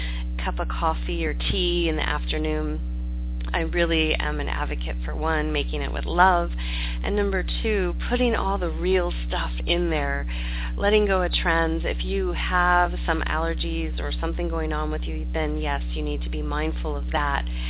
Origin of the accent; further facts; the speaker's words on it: Hawaii, United States; born there; For example, I was born in Hawaii, and I really always crave tropical fruit, crave coconuts, I crave those things from the islands, because it's part of my being